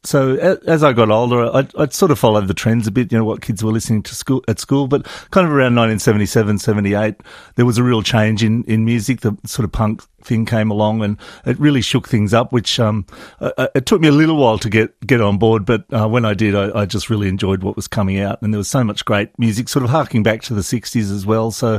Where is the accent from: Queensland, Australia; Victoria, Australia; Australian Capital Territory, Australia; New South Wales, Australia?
New South Wales, Australia; Orange; I grew up in Orange, so it's a bit of a homecoming, which is always lovely.